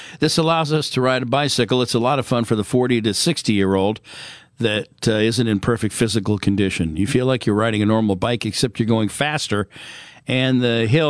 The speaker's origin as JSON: {"language": "English", "town": "Fairway", "region": "Kansas", "country": "United States", "tie": "born or raised there", "said": "The state I've always called home. I grew up in Fairway, Kansas, right down the road from KCTV5, where my mom worked as a reporter and anchor."}